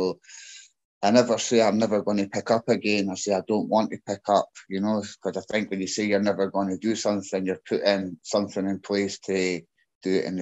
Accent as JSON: {"language": "English", "town": "Edinburgh", "region": "Scotland", "country": "United Kingdom", "said": "I'm from Edinburgh, Scotland."}